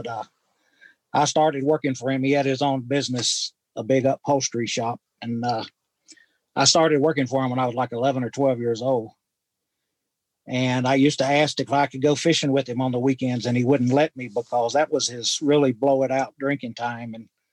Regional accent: Durham, North Carolina, United States; born there; I was born in Duke Hospital in Durham, North Carolina. Second child of four.

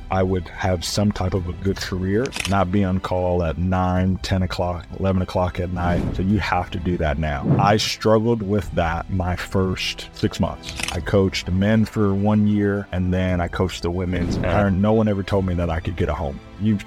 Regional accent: Dallas, Texas, United States; now in Oklahoma, United States; Like I said … I am originally from the Dallas area. Moved out here to Oklahoma to play basketball.

